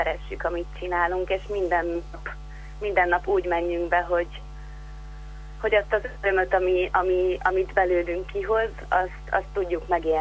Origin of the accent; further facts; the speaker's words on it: Zalaapáti, Zala, Hungary; én tényleg belecsöppentem Zalapátiba, a kicsi falucskámba, ahonnan én származom.